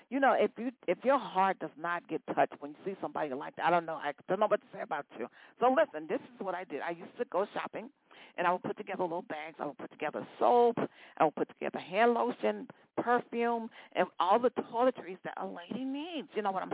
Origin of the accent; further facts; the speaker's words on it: Chicago, Illinois, United States; I remember when I was growing up on West Side of Chicago, I grew up on West Side of Chicago